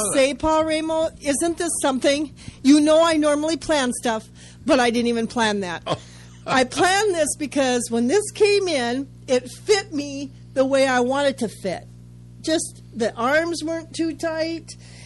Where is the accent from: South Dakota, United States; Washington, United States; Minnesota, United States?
Minnesota, United States; And we're from Minnesota.